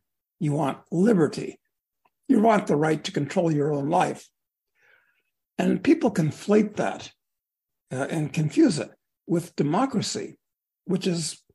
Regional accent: Chicago, Illinois, United States; I grew up in Chicago. And in those days, when Kennedy beat Nixon, we all knew that it was because there was a precinct that gave the election to Kennedy

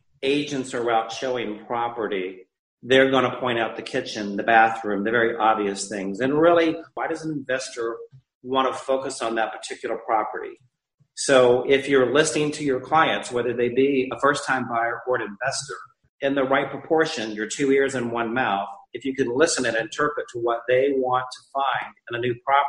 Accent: Florida, United States; My hometown is absolutely awesome. We are on the lower west coast of Florida, due west of Miami, Fort Lauderdale.

